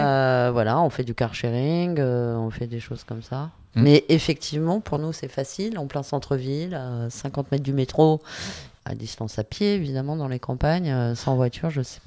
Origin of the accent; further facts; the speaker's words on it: Lyon, Auvergne-Rhône-Alpes, France; Moi, je suis lyonnaise